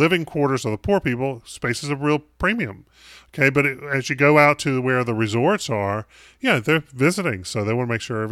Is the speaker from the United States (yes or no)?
no; England, United Kingdom; But I'm from England. They could send me back to England